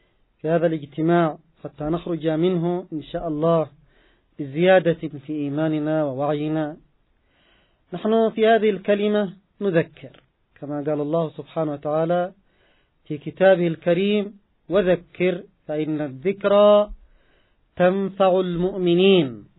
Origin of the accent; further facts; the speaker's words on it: Yemen; فما هو موروثنا نحن كشعب يمني؟